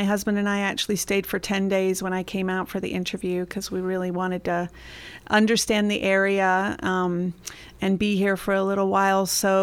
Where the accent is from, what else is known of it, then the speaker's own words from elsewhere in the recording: Nottingham, East Midlands, United Kingdom; I grew up in Nottingham, England. Just, you know, for the UK, just a really normal upbringing smack in the middle of the UK.